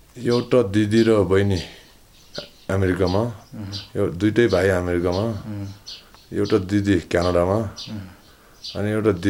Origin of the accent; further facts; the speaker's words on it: Lo Manthang, Gandaki Province, Nepal; now in Lo Manthang, Nepal; म चाहिँ प्राय त लमनथाङमा बस्छु अनि विन्टरमा पोखरा बस्छु